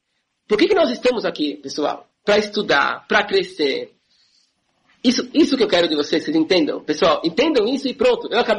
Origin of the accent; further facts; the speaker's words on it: Brazil; Eu sou brasileiro, cresci aqui.